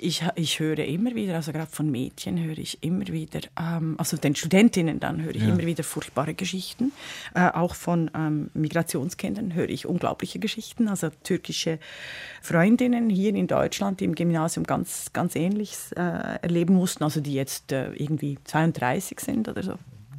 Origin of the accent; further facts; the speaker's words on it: Bern, Switzerland; als ich aufgewachsen bin in Bern.